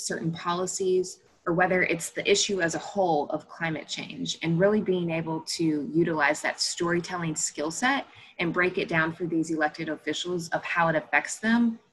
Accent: Monroe, Louisiana, United States; I grew up in Monroe, Louisiana.

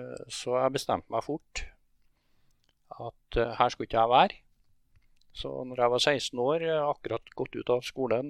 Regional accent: Namsos, Trøndelag, Norway; Jeg ble født i 1956 i Namsos. Og du kan si det sånn at jeg vokste opp på Prærien. Det en plass som, i Namsos som heter Prærien.

